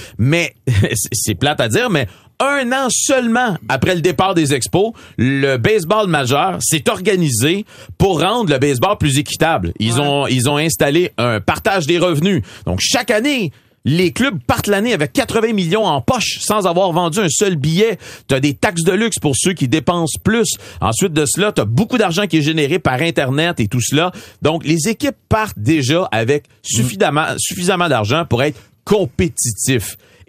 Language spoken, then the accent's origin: French; Montreal, Quebec, Canada; Il y a un sentiment de, on est des Montréalais, on est Québécois, on est fiers.